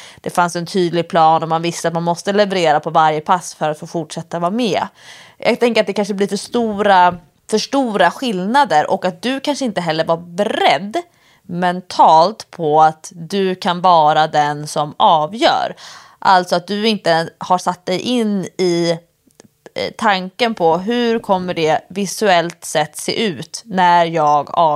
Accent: Stockholm, Stockholm County, Sweden; hur det är att vara i Göteborg när man går som stockholmare

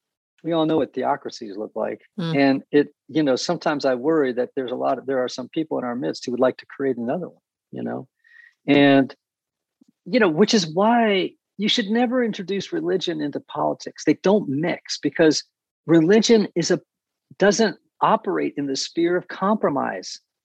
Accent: New England, United States; I grew up in New England

